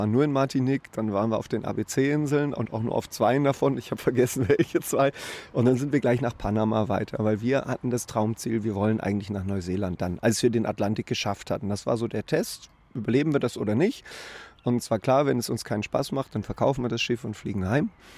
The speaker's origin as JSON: {"language": "German", "country": "Germany", "said": "Ja, als erstes Mal ist man als Deutscher natürlich empört, weil einem die Vorfahrt genommen wird."}